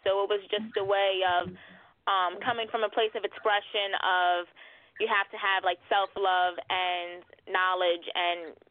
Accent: New York, United States; Yeah, I'm from New York, but there's a lot of places upstate, like Hunter Mountain.

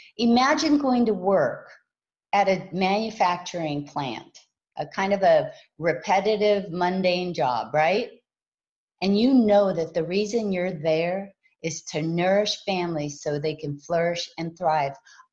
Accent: Hawaii, United States; Well, I was raised in Hawaii, and I have a lot of freckles.

